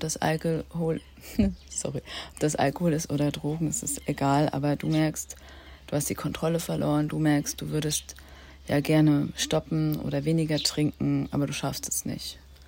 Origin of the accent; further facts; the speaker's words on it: Northern Germany, Germany; now in Switzerland; Dieses Bootshaus ist in meiner Heimat in Norddeutschland. Ich wohne ja in der Schweiz